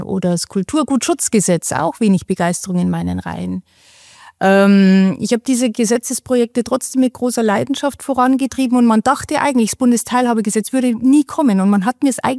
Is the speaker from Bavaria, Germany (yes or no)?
yes; Bavaria, Germany; wir sind halt alle aus Bayern und dann ist Berlin immer 500 Kilometer weg.